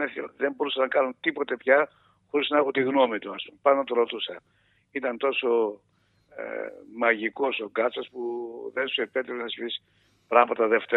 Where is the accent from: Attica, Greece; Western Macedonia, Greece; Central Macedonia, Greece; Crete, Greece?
Central Macedonia, Greece; Douvia; Όχι στη Σουρωτή, στα Δουβιά, στο χωριό μου, στα Δουβιά.